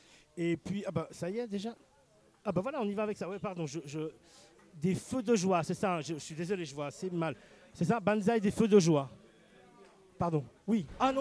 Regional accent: Geneva, Switzerland; accent: urban Geneva; avec mon pauvre accent de genevois urbain, je fais ce que je peux.

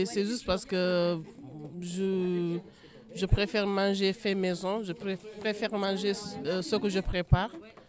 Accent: Senegal; Moi, je suis sénégalaise.

